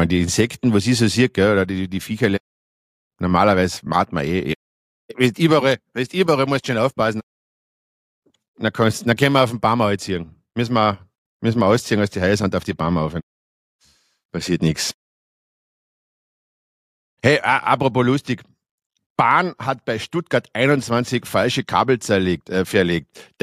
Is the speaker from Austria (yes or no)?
yes; Austria; Ich sage immer, wenn bei uns in Österreich, wenn ich mal auf der Autobahn denke